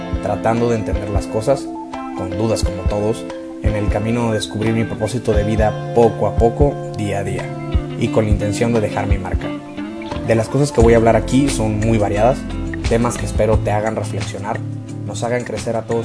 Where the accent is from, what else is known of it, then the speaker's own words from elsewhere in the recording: Monterrey, Nuevo León, Mexico; Tengo 22 años y soy de Monterrey, Nuevo León, México.